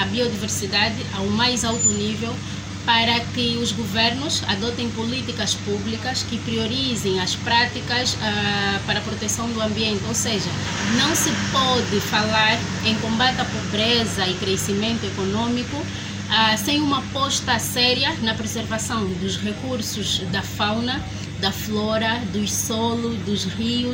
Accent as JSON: {"language": "Portuguese", "town": "Lobito", "region": "Benguela", "country": "Angola", "tie": "born or raised there", "said": "símbolo da minha cidade natal, Lobito, no litoral sul de Angola."}